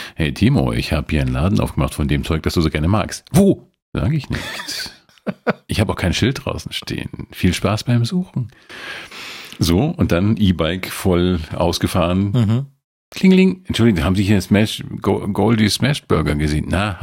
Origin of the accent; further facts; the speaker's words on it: Munich, Bavaria, Germany; Die Stadt, die einst meine Heimat war, ist jetzt nur noch ein Umsteigebahnhof für mich. Ja, da habe ich die Miete richtig gegeben, München, ne?